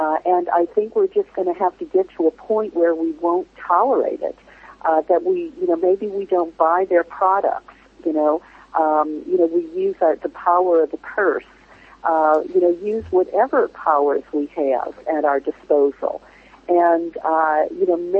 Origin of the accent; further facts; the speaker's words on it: United States; speaking as an American here in the United States, I think we are so isolated from the rest of the world.